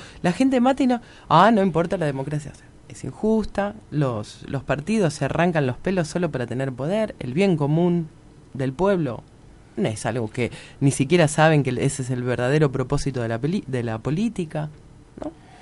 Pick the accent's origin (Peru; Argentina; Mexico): Argentina; nosotros como argentinos somos todos tontos